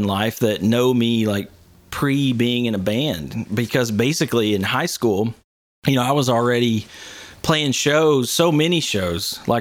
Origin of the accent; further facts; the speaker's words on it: Vernon, Kentucky, United States; Yeah, man. A Kentucky Mountain boy. Vernon, Kentucky.